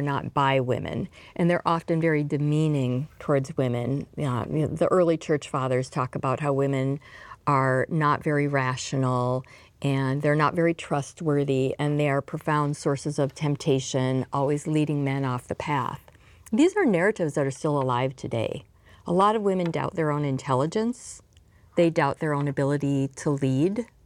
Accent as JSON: {"language": "English", "town": "Staples", "region": "Minnesota", "country": "United States", "tie": "born or raised there", "said": "I grew up in Staples, Minnesota, and I spent the first 18 years of my life there."}